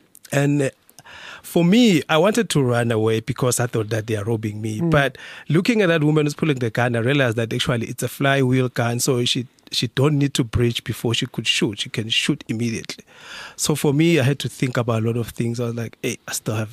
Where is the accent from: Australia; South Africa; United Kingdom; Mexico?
South Africa; Yes, yeah. I am a South African.